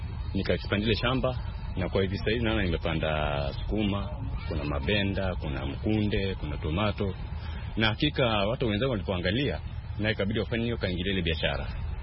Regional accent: Kisii County, Kenya; now in Mombasa, Kenya; natoka kaunti ya Kisii na mimi ni mkazi wa hapa Mombasa kwa miaka mingi.

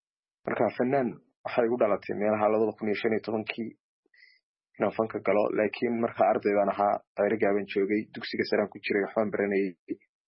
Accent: Erigavo, Sanaag, Somalia; waxaana ka yimi gobolka Sanaag, gaar ahaan magaalada Cabirgaabo. Marka waan ka yar lahjad duwanaa fanaaniinta

